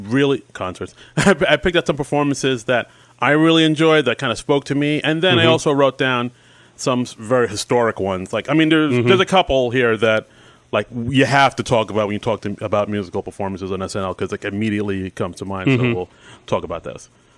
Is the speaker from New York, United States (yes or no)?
yes; Queens, New York, United States; because they're from Queens, I'm from Queens. They actually grew up at, like, the town over from where I grew up.